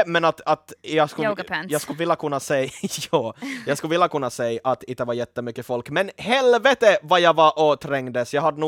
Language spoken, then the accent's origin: Swedish; Ostrobothnia, Finland; Mind you, jag är uppvuxen i Österbotten.